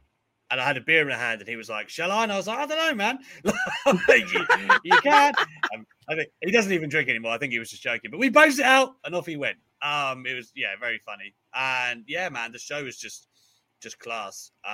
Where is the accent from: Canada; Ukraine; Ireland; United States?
Ireland; I'm Irish, and I will whip that ass.